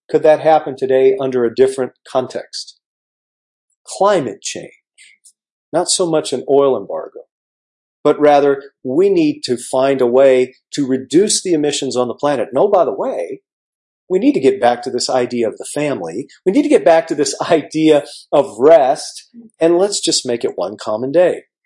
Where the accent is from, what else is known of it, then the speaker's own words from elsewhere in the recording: Germany; English is a second language; I grew up in Germany.